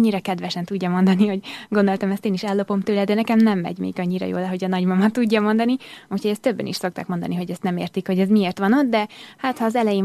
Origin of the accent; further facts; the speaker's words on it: Pécs, Baranya, Hungary; born there; Hát az a szülővárosom